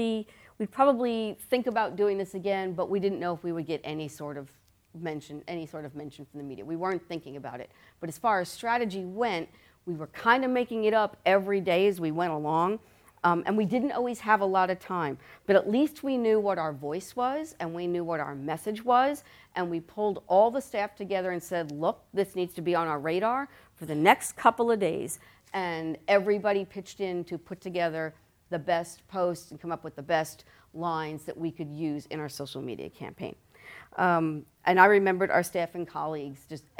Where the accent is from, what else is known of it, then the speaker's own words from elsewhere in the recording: New York, United States; which we were expecting, and I am from New York